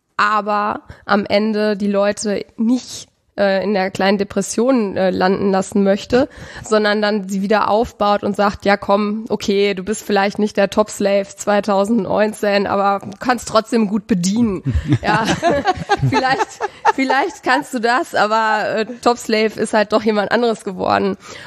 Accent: North Rhine-Westphalia, Germany; Thales oder ich, wir sind aus NRW, wir haben eine relativ lange Anreise.

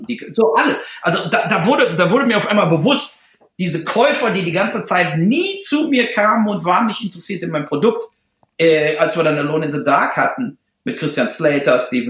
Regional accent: Germany; accent: German; Mittlerweile spreche ich ja, glaube ich, sehr, sehr gut Englisch, aber natürlich bleibt immer mein deutscher Akzent. Und es ist eben auch wirklich meine zweite Sprache. Also auch, obwohl ich jetzt schon so lange hier lebe

